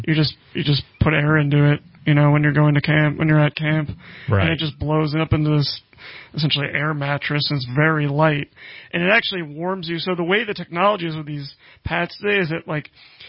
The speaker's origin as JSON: {"language": "English", "region": "East Coast", "country": "United States", "tie": "born or raised there", "said": "I did get poison ivy because I grew up in the East Coast."}